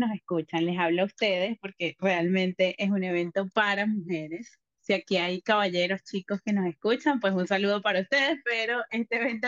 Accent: Venezuela; moved away as an adult; now in Lima, Peru; Soy venezolana, pero emigré a Perú hace 6 años. Estoy viviendo actualmente en Lima

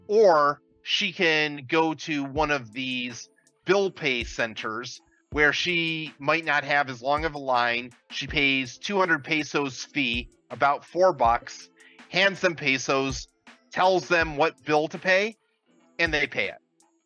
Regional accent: United States; moved away as an adult; now in Philippines; So I'm an American. I've been living in the Philippines now for 3 years.

